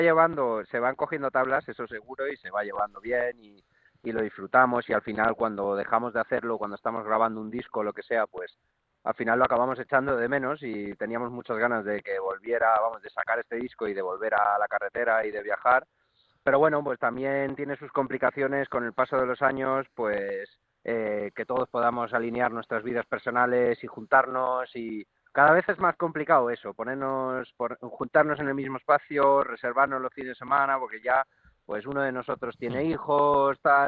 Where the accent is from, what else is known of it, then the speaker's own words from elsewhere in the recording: Madrid, Community of Madrid, Spain; volviendo a Madrid, que nosotros somos de Madrid